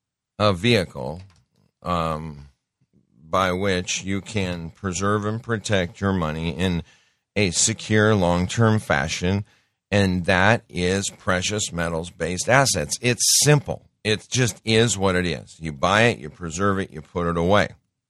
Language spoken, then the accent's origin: English; United States; The only asset base, the only thing that backs it up as an asset is you and me as American citizens. We are the collateral.